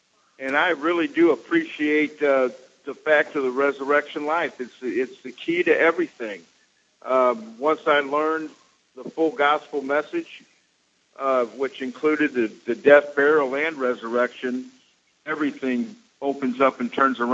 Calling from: Florida, United States; I'm calling from Justin, Florida.

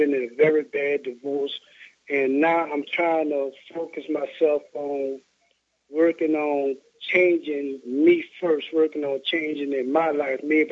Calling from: New Orleans, Louisiana, United States; I'm from New Orleans. It's been a while since I called.

